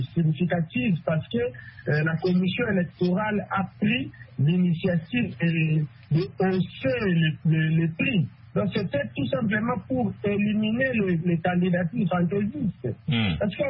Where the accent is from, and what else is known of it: DR Congo